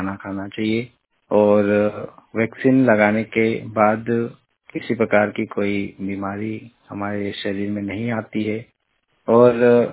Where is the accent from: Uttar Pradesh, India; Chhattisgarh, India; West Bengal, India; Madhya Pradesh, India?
Madhya Pradesh, India; Sendhwa; मैं सेंधवा शहर का रहने वाला हूँ।